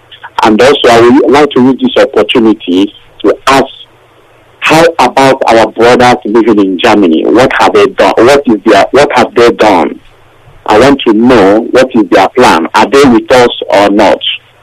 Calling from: Hounslow, London, United Kingdom; I'm calling from Hounslow, London.

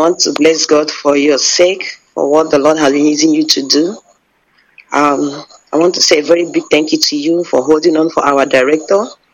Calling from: Port Harcourt, Rivers, Nigeria; I'm calling from Port Harcourt.

